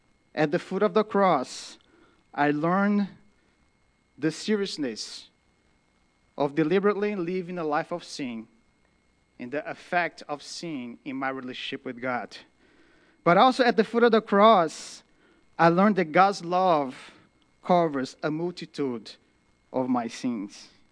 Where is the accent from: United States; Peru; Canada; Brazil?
Brazil; first language Portuguese; English is a second language; to go back to Brazil and not to pursue my own interest, but I want to tell the story of the cross in my native language.